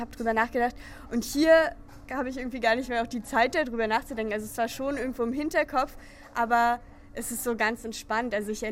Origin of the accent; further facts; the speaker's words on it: Berlin, Germany; Ich komme direkt aus Berlin-Friedrichshain.